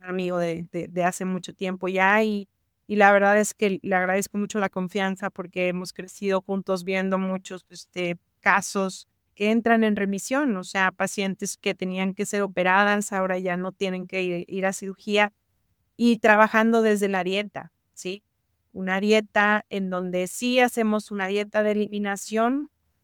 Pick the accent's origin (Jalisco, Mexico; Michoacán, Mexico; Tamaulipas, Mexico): Tamaulipas, Mexico; Tampico; yo soy de Tampico, de una ciudad chiquita en el sur, perdón, en el norte, en el Golfo de México, y hay muchos moscos.